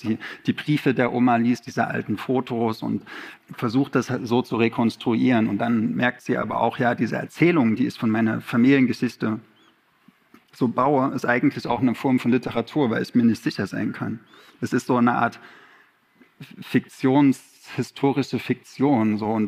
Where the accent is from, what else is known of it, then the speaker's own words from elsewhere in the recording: eastern Germany, Germany; Ich bin ja aus dem Osten, deswegen ich hatte Russisch in der Schule.